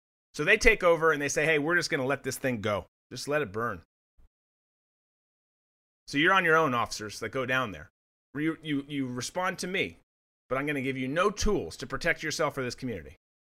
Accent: Minnesota, United States; you guys know, I'm from Minnesota originally. I love the state as a whole.

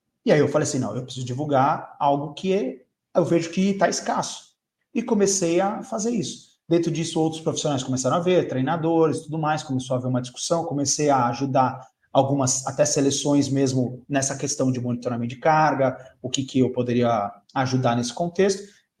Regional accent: Santos, São Paulo, Brazil; Aqui eu sou de Santos

